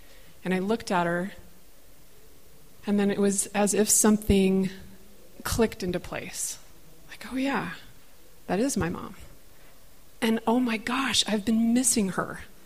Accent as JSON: {"language": "English", "town": "Logan", "region": "Utah", "country": "United States", "tie": "born or raised there", "said": "I grew up in Logan, and we were being driven to Salt Lake to visit her in this blocky apartment complex."}